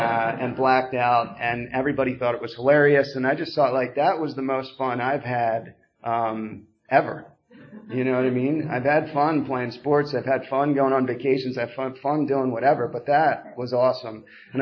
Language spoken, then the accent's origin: English; Doylestown, Pennsylvania, United States; I'm from Doylestown, Pennsylvania, about 40 minutes down 313, kind of border of Buckingham and Doylestown.